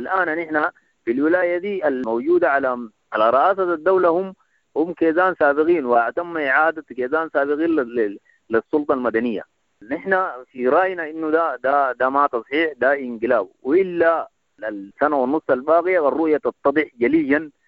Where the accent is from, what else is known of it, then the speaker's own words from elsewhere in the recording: Sudan; دستور يحكمنا كلنا كسودانيين بمختلف ألواننا وأشكالنا بمختلف دياناتنا بمختلف أعراقنا